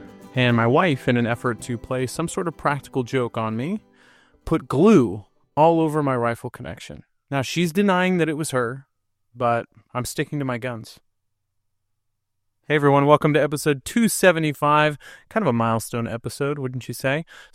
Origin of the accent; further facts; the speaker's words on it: Lake Arrowhead, California, United States; we were on vacation in Lake Arrowhead, my hometown where my wife and I met and grew up